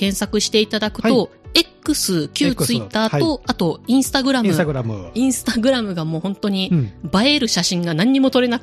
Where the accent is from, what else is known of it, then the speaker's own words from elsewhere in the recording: Himeji, Hyogo, Japan; 私の地元兵庫県姫路市